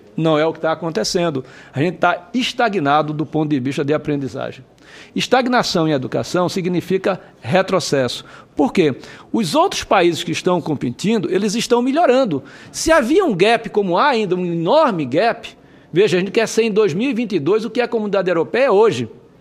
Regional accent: Northeast Region, Brazil; eu talvez como nordestino

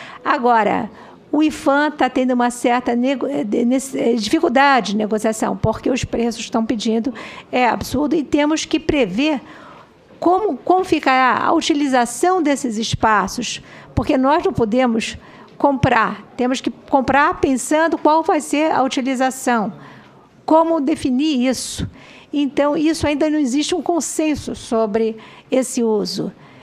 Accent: São Paulo, Brazil; eu sou de São Paulo, quer dizer, apesar de ter dito aqui que sou meio carioca, sou meio baiana, sou meio paulista, sou meio pernambucana, mas de qualquer forma, eu cresci no Bexiga e no Teatro Oficina

